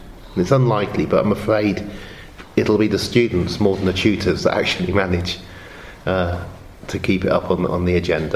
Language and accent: English; Oxford, South East England, United Kingdom; growing up in Oxford